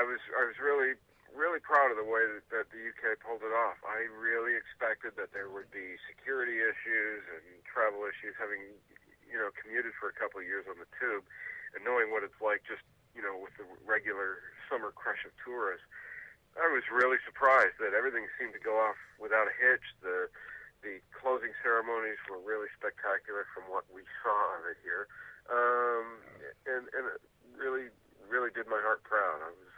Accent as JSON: {"language": "English", "country": "Canada", "said": "Well, no, it's Maple Star because I'm from Canada, and my wife is from the Lone Star State of Texas."}